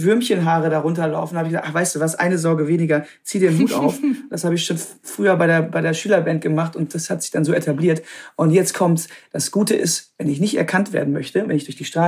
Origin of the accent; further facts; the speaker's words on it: Krefeld, North Rhine-Westphalia, Germany; also born or lived in Münster; Ich bin in Münster geboren, aber ich bin aufgewachsen am Niederrhein, also direkt an der holländischen Grenze, Krefeld, die Ecke.